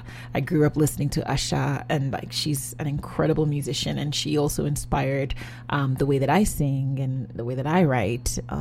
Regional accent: Nigeria; obviously I'm Nigerian

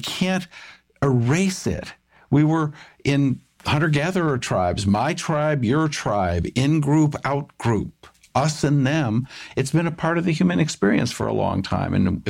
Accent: United States; I'm an American, and as an American, I need all the strength of America.

